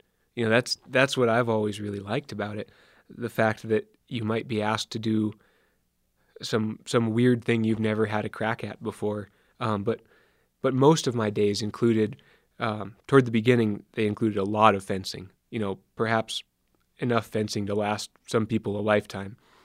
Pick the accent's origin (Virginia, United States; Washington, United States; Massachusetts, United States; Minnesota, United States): Washington, United States; Seattle; Because, you know, growing up in Seattle, you live in a world that is wet and is claustrophobic, but it's also really fertile.